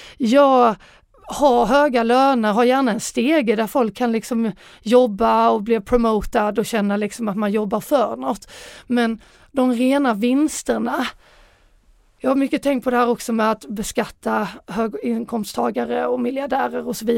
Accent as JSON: {"language": "Swedish", "region": "Skåne", "country": "Sweden", "said": "Jag kommer ju från Bjärehalvön."}